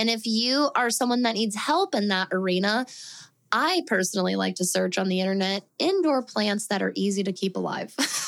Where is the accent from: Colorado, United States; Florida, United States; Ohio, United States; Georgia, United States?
Colorado, United States; We're from Colorado, so it's always been kind of hit and miss at that time of year.